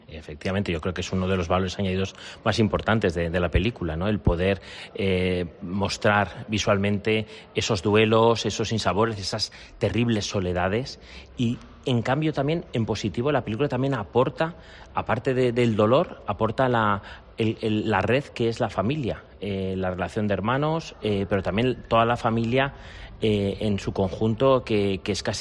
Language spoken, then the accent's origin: Spanish; Aragon, Spain; muy racial, porque, claro, nosotros somos de Aragón.